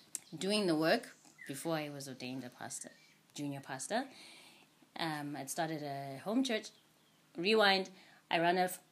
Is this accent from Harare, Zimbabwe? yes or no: yes; Harare, Zimbabwe; I am from Zim, born and bred in Harare. Apparently, I did a stint in Kwekwe and another one in Bulawayo.